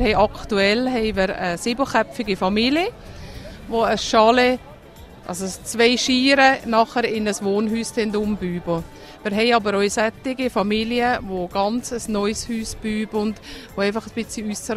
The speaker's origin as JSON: {"language": "German", "town": "Zürich", "region": "Zurich", "country": "Switzerland", "tie": "born or raised there", "said": "Ich bin zwar in Zürich aufgewachsen, aber ich war hier die Heimat."}